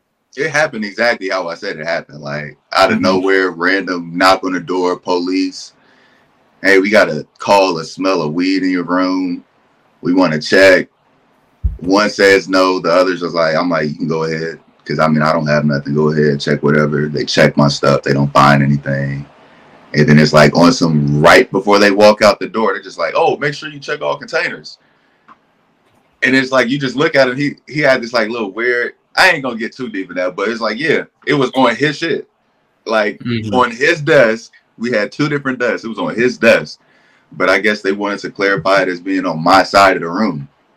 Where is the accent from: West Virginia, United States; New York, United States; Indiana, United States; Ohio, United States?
Indiana, United States; So like I'm from Indiana. So if you're from Indiana, the first thing you know is play basketball.